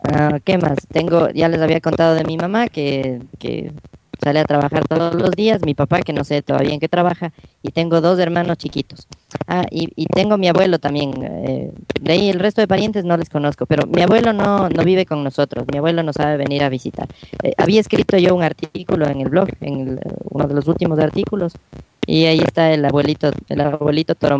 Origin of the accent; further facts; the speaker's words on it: Machachi, Pichincha, Ecuador; born there; Yo nací cerquita de Quito, pero me siento bien, bien quiteño. Yo nací en una hacienda en Machachi. Es justo el corral donde viven mis papás. Machachi es una población que queda un poco cerca de Sangolquí